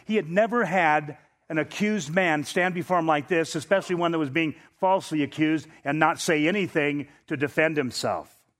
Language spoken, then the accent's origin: English; United States; But I'm a Christian before I'm an American.